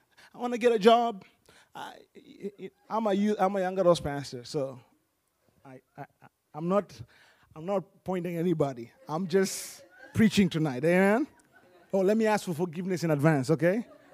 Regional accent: Tanzania; English is a second language; I'm from Africa, by the way. I'm from Tanzania. Hello, just for my little history. That's in East Africa.

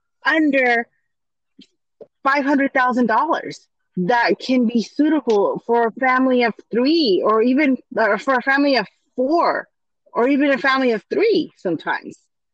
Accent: California, United States; I like to say that I'm a Californian, because I feel like California pretty much consists of a lot of us like that.

